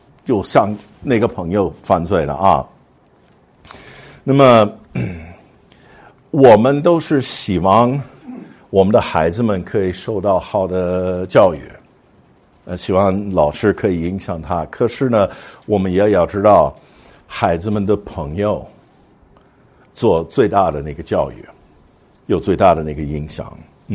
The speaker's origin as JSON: {"language": "Chinese", "country": "United States", "said": "以前我们碰到，我们是美国人，我们碰到一个英国的人，所以美式英语跟英式英语是不一样。"}